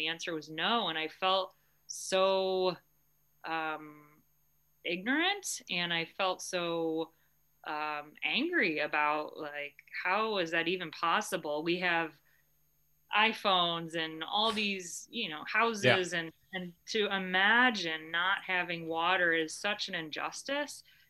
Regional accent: Ohio, United States; So I'm planning on doing this run from my home state in Ohio

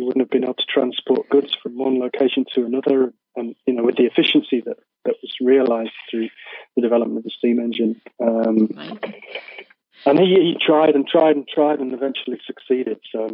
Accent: Yorkshire and the Humber, United Kingdom; being that I'm a Yorkshireman.

